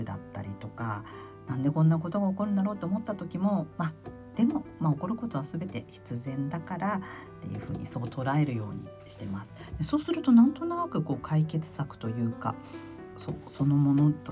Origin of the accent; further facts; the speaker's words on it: Tokyo, Japan; born there; 私は東京生まれなので、こうお盆に実家に帰るっていう、こう習慣とかはなかったんですけれども